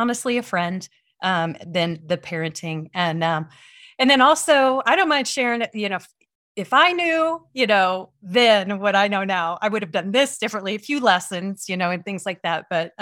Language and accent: English; Midwest, United States; I grew up in the Midwest. So, you know, lots of different lakes and things like that.